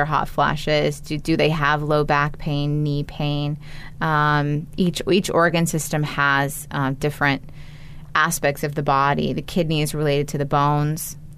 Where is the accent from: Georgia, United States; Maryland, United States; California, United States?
California, United States; I'm originally from California.